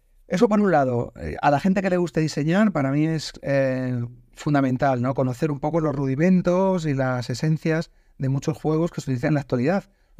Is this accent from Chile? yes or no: no; Basque Country, Spain; yo nací en País Vasco, y allí recuerdo que en muchos sitios de recreo pues estaba la rana